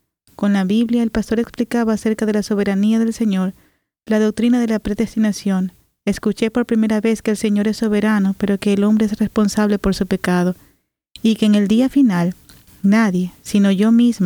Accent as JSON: {"language": "Spanish", "town": "Guayaquil", "region": "Guayas", "country": "Ecuador", "said": "soy de Guayaquil, Ecuador, Sudamérica."}